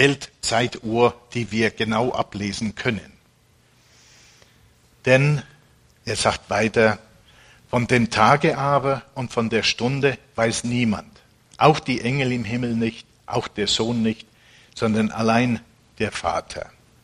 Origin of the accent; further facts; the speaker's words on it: Finland; In meiner Heimat in Finnland